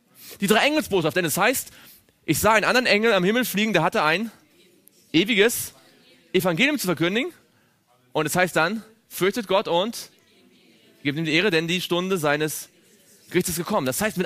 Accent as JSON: {"language": "German", "town": "Stuttgart", "region": "Baden-Württemberg", "country": "Germany", "tie": "born or raised there"}